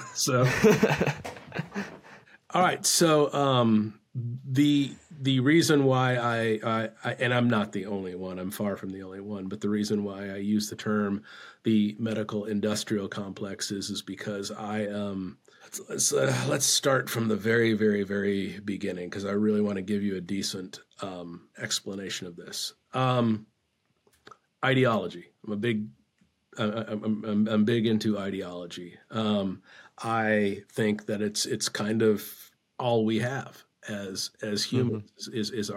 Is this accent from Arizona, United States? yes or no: yes; Tempe, Arizona, United States; also born or lived in Southern California; I'm a West Coast guy, and Tempe, Arizona, bummed around Southern California and that territory